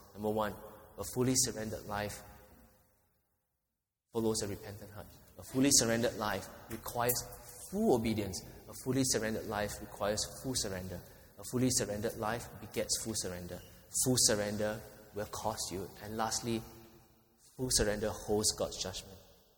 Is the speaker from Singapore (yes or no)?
yes; Singapore; we have, as Singaporean Christians, been too pampered.